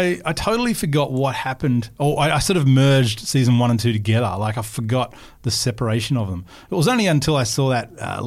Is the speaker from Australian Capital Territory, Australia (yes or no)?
yes; Canberra, Australian Capital Territory, Australia; I was from Canberra